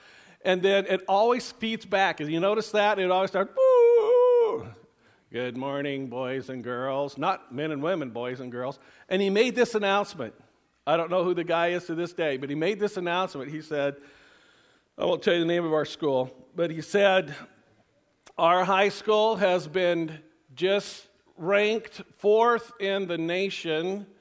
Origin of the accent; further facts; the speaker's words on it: Hayward, California, United States; drove down to my hometown, which was Hayward. I went to junior high and high school there.